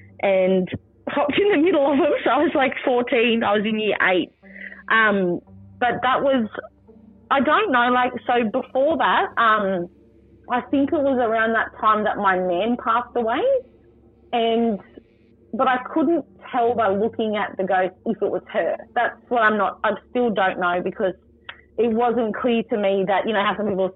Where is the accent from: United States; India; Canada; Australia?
Australia; New South Wales; now in Central Coast, Australia; I'm from Warramai Country, which is Gloucester, Foster, Nelson Bay area. I've been brought up there all my life. And when I was growing up, I moved away.